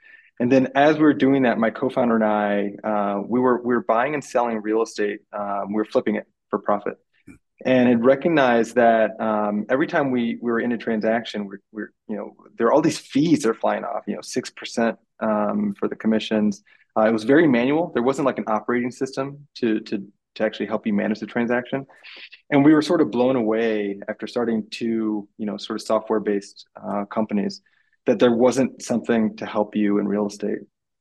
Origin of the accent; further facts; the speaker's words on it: Detroit, Michigan, United States; I grew up just outside the Metro Detroit, the Detroit area. Grew up dreaming to become an automotive engineer.